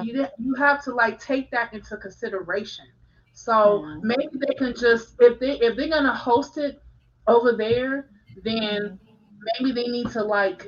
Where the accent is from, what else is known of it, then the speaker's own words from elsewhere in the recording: West Coast, United States; even though that WrestleMania was in my, on my turf last year, because I'm from the West Coast.